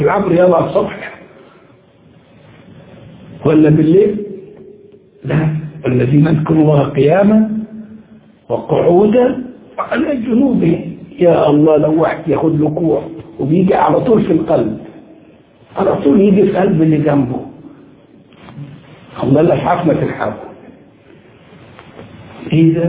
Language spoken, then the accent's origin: Arabic; Egypt; الخرافات دي عندنا في القريه او على مستوى الناس الجهله، هو طلعت على مستوى الناس المتعلمين. كنت فاكر اني عندنا في مصر